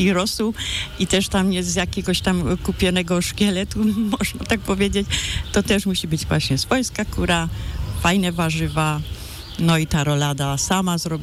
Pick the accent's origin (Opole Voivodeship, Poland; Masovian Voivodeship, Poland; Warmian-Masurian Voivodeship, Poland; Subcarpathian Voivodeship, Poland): Opole Voivodeship, Poland; Ozimek; bo pochodzę z gminy Ozimek, z parafii w Delakach.